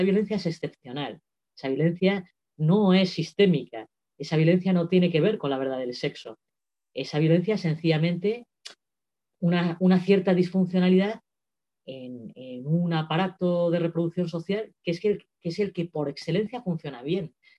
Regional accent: Spain; Yo lo único que puedo hacer es decir es como española, ¿no?

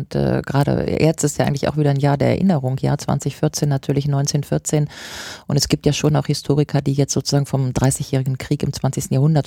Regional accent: Germany; Also ich bin aufgewachsen in der Bundesrepublik.

